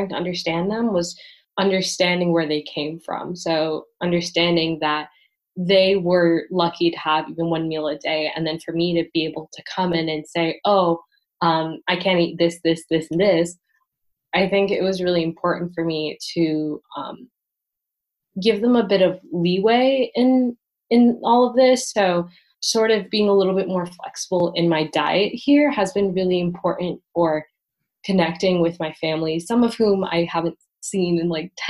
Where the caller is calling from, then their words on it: Hunan, China; I'm 18 and I'm calling in from Hunan, China.